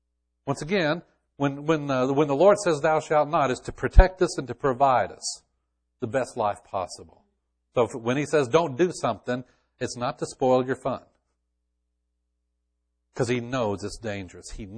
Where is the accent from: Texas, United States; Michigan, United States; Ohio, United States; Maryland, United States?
Texas, United States; Sounds good to me, being a Texan.